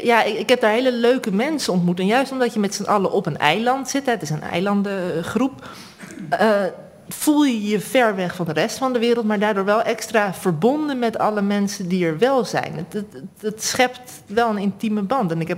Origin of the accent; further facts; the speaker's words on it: Heemstede, North Holland, Netherlands; Ik ben opgegroeid in Heemstede.